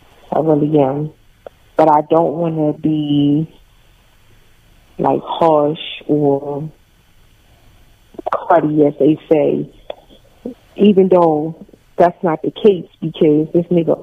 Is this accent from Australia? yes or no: no; Baltimore, Maryland, United States; I'm from Baltimore